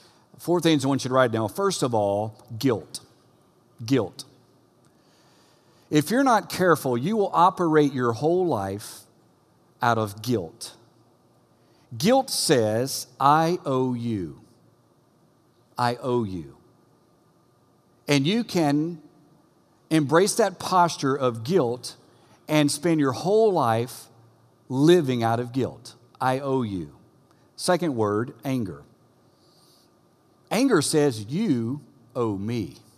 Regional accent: Louisiana, United States; We're from Louisiana, so it's king cake season

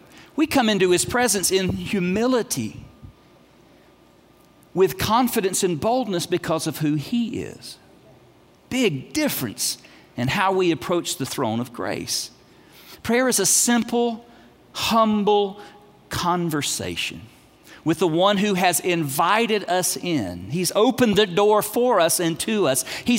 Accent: United States; I fight off guilt for doing nothing because I'm American and I might be a little type

